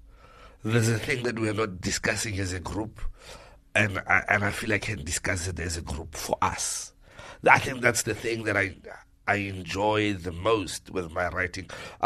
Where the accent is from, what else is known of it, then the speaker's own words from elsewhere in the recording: South Africa; In the continent, people are interested in hearing what do you think as a South African, right? So the way I do it is go, this is where I'm from, and these are the stories of where I'm from